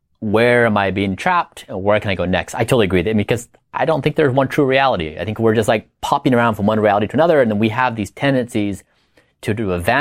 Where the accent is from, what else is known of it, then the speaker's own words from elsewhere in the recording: Utah, United States; And when I went from growing up in Utah to going to poverty-stricken Ecuador, living among people with mud floors, mud walls, that broke my reality.